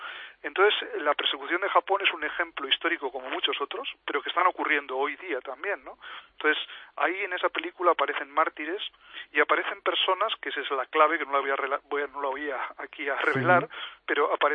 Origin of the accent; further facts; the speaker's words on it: Bilbao, Basque Country, Spain; now in Taipei, Taiwan; yo soy de Bilbao y aquí en Taipei he estado en dos etapas. La primera estuve 7 años y ahora llevo 4 años.